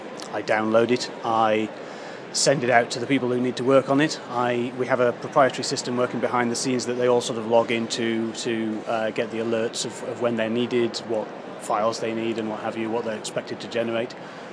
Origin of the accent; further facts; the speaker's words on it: Gateshead, North East England, United Kingdom; I'm from Lowfell in Gateshead, just up the road.